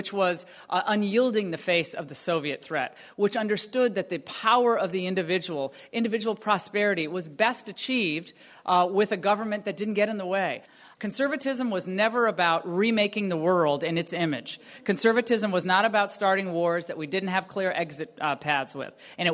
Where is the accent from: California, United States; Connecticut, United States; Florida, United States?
Connecticut, United States; Very briefly, I was a kid growing up in Connecticut. My mom was a waitress. Middle class lifestyle.